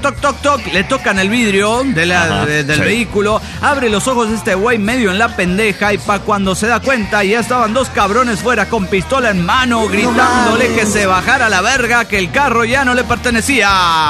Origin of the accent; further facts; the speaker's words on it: Managua, Nicaragua; de Managua, Nicaragua.